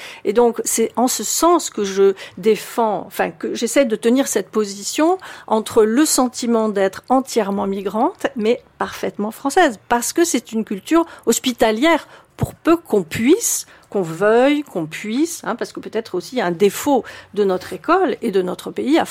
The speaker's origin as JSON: {"language": "French", "country": "Tunisia", "tie": "born there", "said": "Je viens d'ailleurs, je suis née ailleurs, je suis née en Tunisie, ma famille venait d'ailleurs, mon père a été naturalisé français quand j'avais 10 ans, donc vraiment j'ai le sentiment de venir d'ailleurs"}